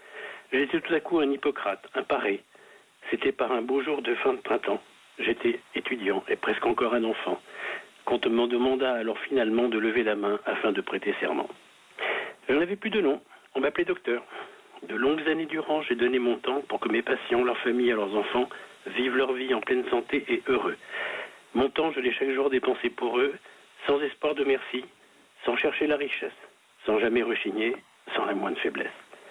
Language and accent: French; Paris, Île-de-France, France; now in Cannes, France; ça va faire 40 ans que je suis descendu de Paris, un ancien Parisien.